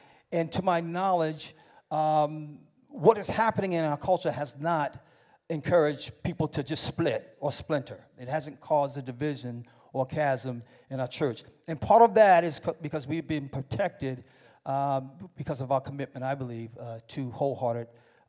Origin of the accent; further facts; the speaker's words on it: New York, United States; I grew up in New York, he grew up in South Dakota.